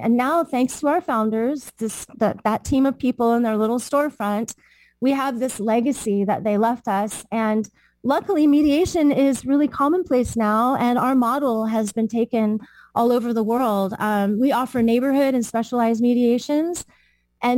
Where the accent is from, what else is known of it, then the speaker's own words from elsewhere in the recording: San Francisco, California, United States; I was raised in San Francisco. I was a professional dancer and theater artist.